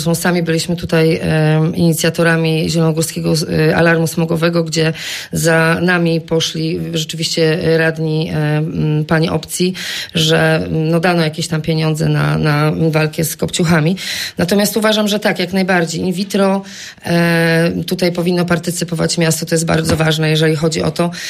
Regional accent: Chynów, Lubusz Voivodeship, Poland; Ja pochodzę z Chynowa i tam uważam, że Chynów został bardzo skrzywdzony

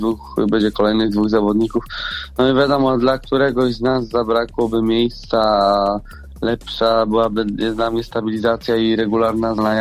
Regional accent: Gniezno, Greater Poland Voivodeship, Poland; Pochodzę z Gniezna, jestem wychowankiem startu Gniezno.

